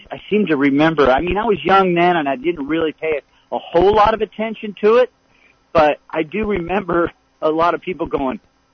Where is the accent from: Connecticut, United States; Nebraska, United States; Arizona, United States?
Arizona, United States; Lake Havasu City; Oh, you know, coming here, my first friend, Joe Beamer, playing out in the courtyard there, trying to learn how to ride my bicycle.